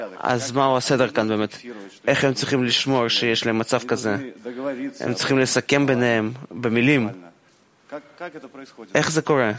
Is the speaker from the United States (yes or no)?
no; Kyiv, Ukraine; אני מקייב